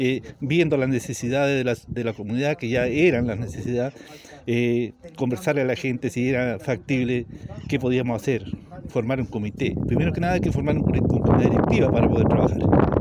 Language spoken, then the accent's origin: Spanish; Chile; Yo, como buen chileno, no caigo en eso.